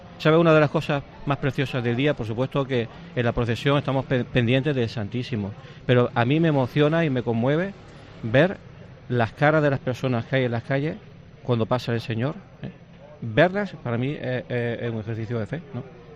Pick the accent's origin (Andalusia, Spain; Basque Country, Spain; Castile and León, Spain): Andalusia, Spain; Granada; Sí, yo me siento granadino, bueno, nacido en Granada, claro, siempre en Granada